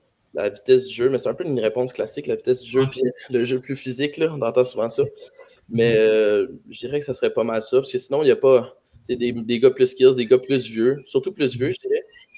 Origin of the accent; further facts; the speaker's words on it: Saint-Bruno-de-Montarville, Quebec, Canada; Je viens de Saint-Bruno, de Montarville. Ça arrive sud de Montréal.